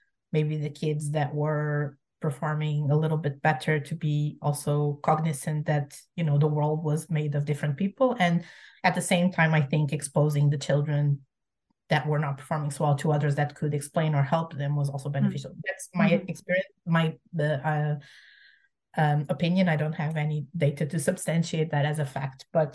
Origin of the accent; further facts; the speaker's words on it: Portugal; growing up in Portugal, we didn't have that.